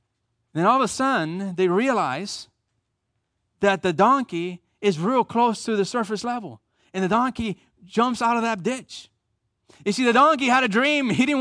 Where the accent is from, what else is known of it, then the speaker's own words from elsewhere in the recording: United States; You got to be kidding me. I'm an American.